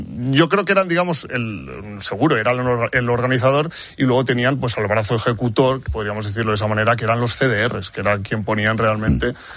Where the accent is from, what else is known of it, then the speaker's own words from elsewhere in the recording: Barcelona, Catalonia, Spain; como barcelonés también sentía un poco de tristeza por lo que veía, ¿no?